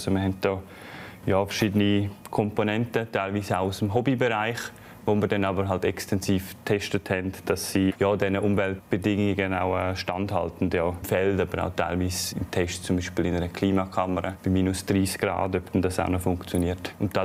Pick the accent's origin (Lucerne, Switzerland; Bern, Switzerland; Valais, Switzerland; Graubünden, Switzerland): Graubünden, Switzerland; Ich bin im Engadin aufgewachsen.